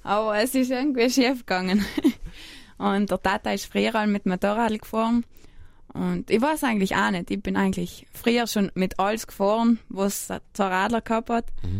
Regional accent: Trentino-Alto Adige, Italy; ich bin eine Südtirolerin

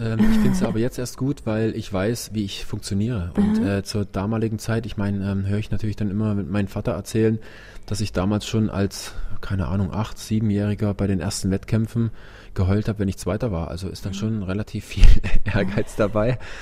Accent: Saxony, Germany; moved away; Ich bin natürlich dann auch von den Wurzeln her der bekennende Sachse oder aus dem Erzgebirge, da weiß ich, wo ich herkomme.

